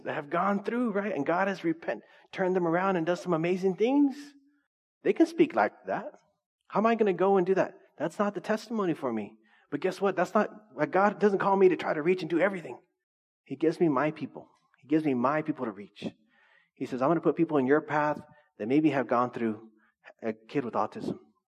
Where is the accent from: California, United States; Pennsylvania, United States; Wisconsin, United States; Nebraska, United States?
California, United States; Orange Cove; I grew up in Orange Cove, but I'm not a cholo. Like I never was in the streets. I was always at home.